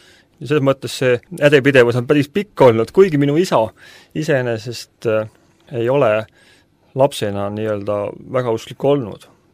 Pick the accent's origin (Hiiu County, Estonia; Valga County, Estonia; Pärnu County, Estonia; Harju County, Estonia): Harju County, Estonia; Keila; also born or lived in Tallinn; ma sündisin Tallinnas küll, aga me elasime Keilas.